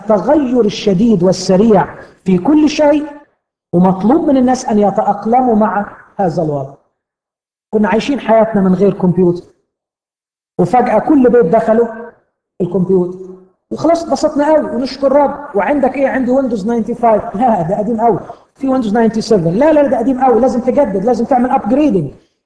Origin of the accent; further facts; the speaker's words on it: Alexandria, Alexandria Governorate, Egypt; لاحظت في الفترة الأخيرة بسبب الربكة اللي عندنا في اسكندرية